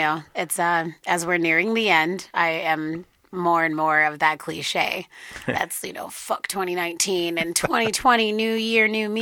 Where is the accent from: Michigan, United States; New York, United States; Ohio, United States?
Michigan, United States; Bay City; moved away as an adult; also born or lived in Flint; now in Denver, United States; I grew up in Bay City my whole life and lived there up until about 2 years ago when I moved out here to Denver.